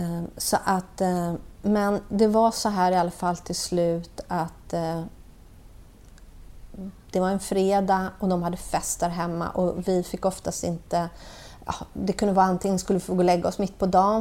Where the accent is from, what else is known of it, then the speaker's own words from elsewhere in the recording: Orust, Västra Götaland County, Sweden; also born or lived in Stockholm; Vi bodde på Orust, Henon. Där vi hade hamnat där. Vi var födda i Stockholm, bodde barnhem i Stockholm. Men sen då hamnade på Orust. Det första hemmet var i Klevedal, Orust, som vi bodde.